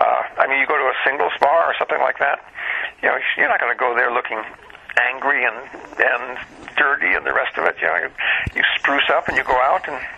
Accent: East Lansing, Michigan, United States; also born or lived in Orange, New Jersey; Oh, I lived in East Lansing. I went to grade school in East Lansing. And I was, before that, I was born in New Jersey, Orange, New Jersey, and we lived there until we moved to East Lansing.

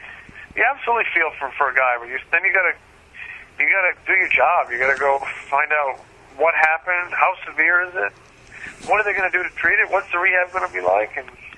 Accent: Providence, Rhode Island, United States; born there; now in Philadelphia, United States; I was born in Providence, Rhode Island.

